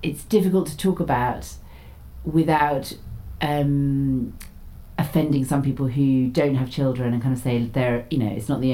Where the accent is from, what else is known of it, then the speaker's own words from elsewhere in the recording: Raynes Park, London, United Kingdom; I grew up in Raines Park, which is, you know, for those people who don't know, sort of zone 4 London